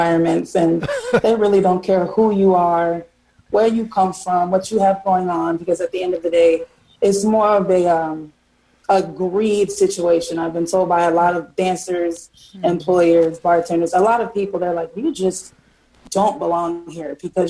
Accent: Miami, Florida, United States; Actually, I'm originally from Miami, but I was a military kid, so I've traveled everywhere.

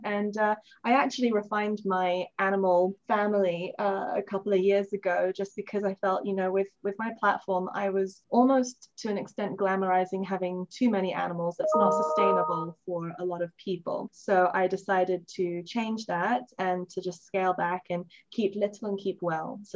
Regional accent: Hong Kong; also born or lived in London; because I actually grew up in Hong Kong, though I was born in London, as you can tell from the accent.

